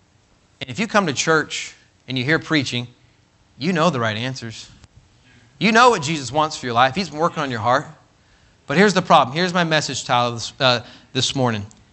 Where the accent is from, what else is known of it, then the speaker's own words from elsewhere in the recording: California, United States; All right, I know I'm from California, but let's come on now.